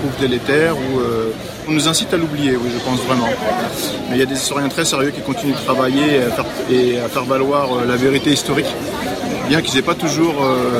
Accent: France; je suis français, j'ai 45 ans.

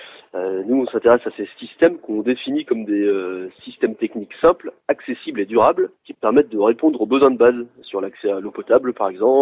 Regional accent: France; chez nous en France

